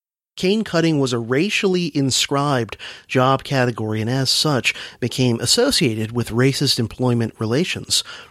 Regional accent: Florida, United States; And as a youngster growing up in South Florida, I can remember hearing about this in Belle Glade and other sugar towns

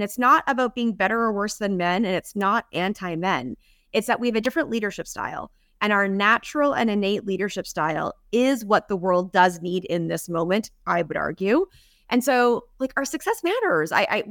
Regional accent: Canada; I'm a Canadian, so I always have to clarify for global audiences

